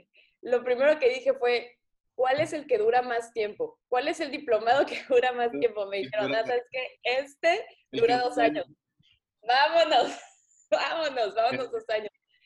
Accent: Tijuana, Baja California, Mexico; yo crecí aquí en Tijuana, en frontera, entonces, pues sí. Aquí se habla muchísimo inglés, ¿no? Hay mucho contacto con la cultura americana

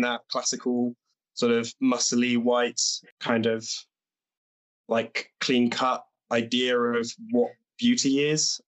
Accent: Bristol, South West England, United Kingdom; now in Leipzig, Germany; I live in Leipzig, Germany, but I'm originally from Bristol

